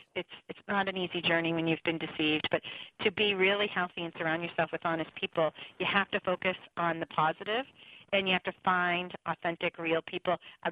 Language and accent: English; Boston, Massachusetts, United States; I did stand-up comedy in my 20s. I'm from Boston. I've got the gift to gab.